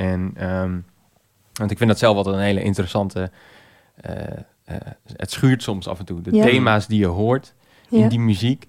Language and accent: Dutch; Netherlands; die wij als Nederlanders vaak ook gewoon niet kennen.